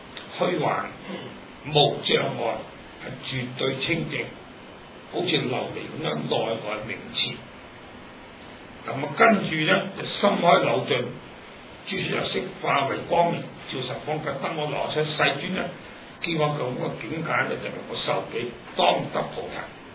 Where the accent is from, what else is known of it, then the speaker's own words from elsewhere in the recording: China; 嗱，我哋中国人喜欢简略。